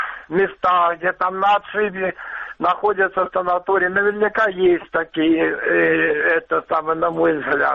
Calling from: Luhansk Oblast, Ukraine; Добрый вечер. … Луганская область.

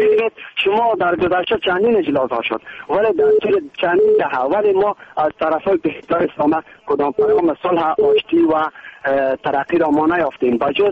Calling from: Baghlan, Afghanistan

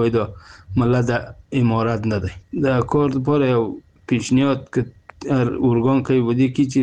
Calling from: Iran; زه یو نفر د ایران غږیږم.

